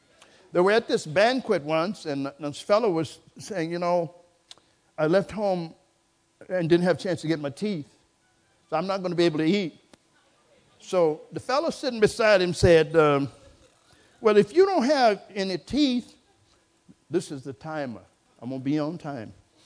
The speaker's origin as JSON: {"language": "English", "region": "Virginia", "country": "United States", "tie": "born or raised there", "said": "when I was a little boy, growing up in Virginia on a farm that my grandfather had purchased before the First World War, I grew up on a family farm, 40 acres."}